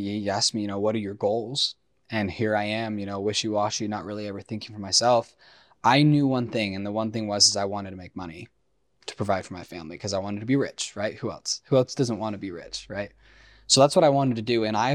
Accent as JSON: {"language": "English", "town": "Parma", "region": "Idaho", "country": "United States", "said": "this is my wife."}